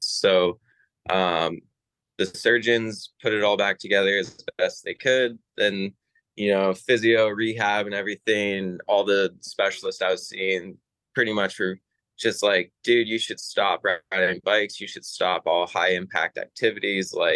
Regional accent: Wyoming, United States; because it's funny, like growing up in Wyoming, I had to build all of the first jumps that I learned how to dirt jump on.

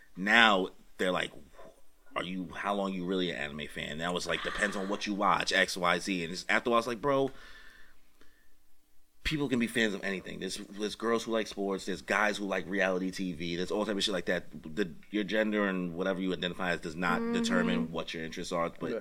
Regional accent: New York City, New York, United States; And maybe that's because of me growing up in Brooklyn, me growing up in the hood, so a lot of things are a lot more different.

